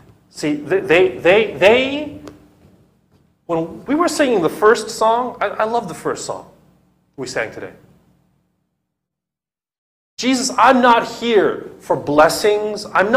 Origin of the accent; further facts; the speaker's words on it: California, United States; I would love to stand here with shorts, t-shirts, sandals. I'm from California.